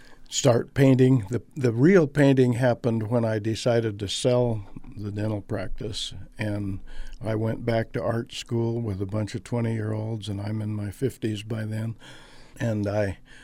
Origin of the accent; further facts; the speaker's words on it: Alaska, United States; I was born in Kanakanak.